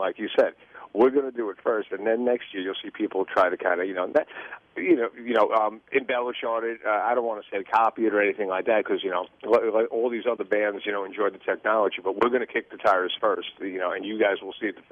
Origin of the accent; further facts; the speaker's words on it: New York, United States; In the early 80s and even the late 70s when I grew up on Long Island.